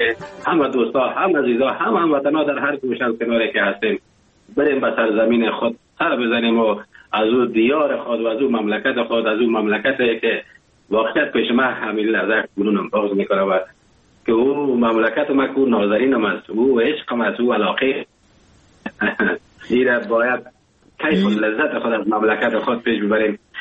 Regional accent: Afghanistan; now in Germany; من از افغانستان بر آمدم به کشور آلمان آمدم،

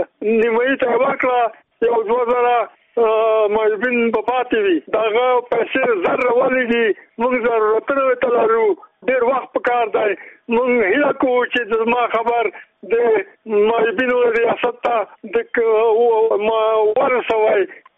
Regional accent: Khost, Afghanistan; زه د خوست څخه یو تن معیوب یم

